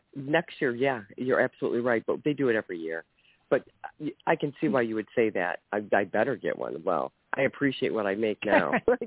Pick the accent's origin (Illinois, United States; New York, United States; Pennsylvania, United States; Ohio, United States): Ohio, United States